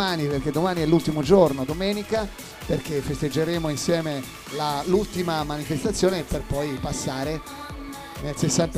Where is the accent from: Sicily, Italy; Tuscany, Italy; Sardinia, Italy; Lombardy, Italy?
Tuscany, Italy; Lucca; ed è bello quando giriamo il mondo dire da dove vieni, da Lucca.